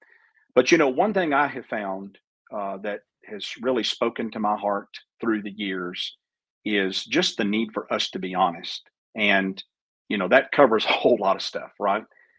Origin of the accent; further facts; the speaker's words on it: DeRidder, Louisiana, United States; But, you know, I'm from Louisiana, Southwest Louisiana. DeRidder, Louisiana is my home. I was born and raised there. I'm the youngest of four.